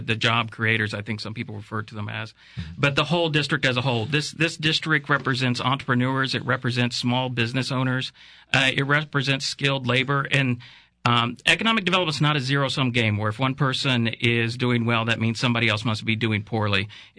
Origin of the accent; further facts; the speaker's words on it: New Castle, Indiana, United States; He worked at Chrysler in Newcastle. I'm from Newcastle, Indiana.